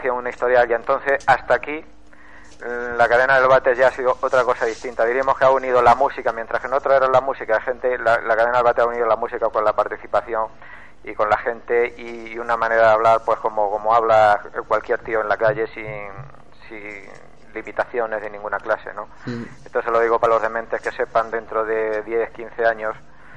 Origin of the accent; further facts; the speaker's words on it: Móstoles, Community of Madrid, Spain; ya voy a comentarlo allí en mi pueblo, en Móstoles.